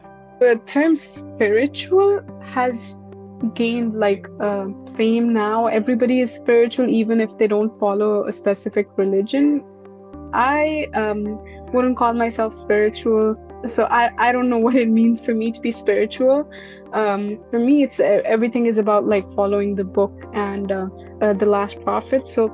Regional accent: Pakistan; now in New York City, United States; I'm originally from Pakistan. I've been in New York City for the last 7 years of my life. And growing up, I was affiliated with Islam, and that's the religion I currently follow as well. As a practicing Muslim

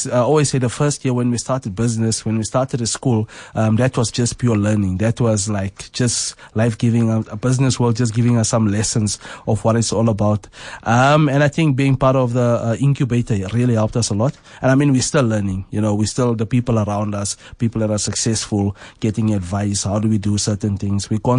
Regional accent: Westbury, Gauteng, South Africa; I'm actually from Westbury.

